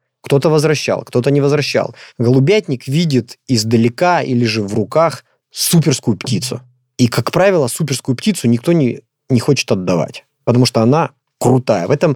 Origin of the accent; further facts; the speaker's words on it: Khartsyzk, Donetsk Oblast, Ukraine; Я сам с Донбасса, это родина моя, ДНР, Харциск, это 13 километров от Макеевки, 30 километров от Донецка. Это для меня родные земли, которые я посещаю при первой возможности.